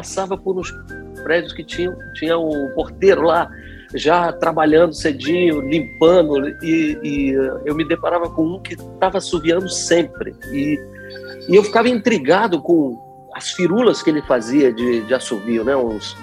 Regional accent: Brasília, Federal District, Brazil; also born or lived in Rio de Janeiro; Porque eu sou um carioca que... Eu cresci em Brasília, né? Eu sou brasiliense, porque toda a minha formação foi lá e tudo, desde criança, né? Então, a coisa do assovio ia a pé para a escola, morava na Asa Norte

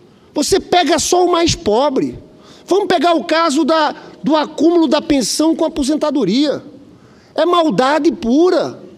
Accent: Paraíba, Brazil; born there; now in Rio de Janeiro, Brazil; Eu sou lá do Nordeste, conheço o drama da minha Paraíba lá, eu sou senador pelo Rio, mas nasci no Nordeste.

